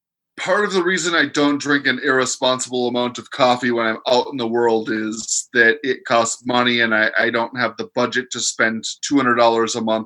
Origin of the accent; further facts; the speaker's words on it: United States; I'm an American, so yes.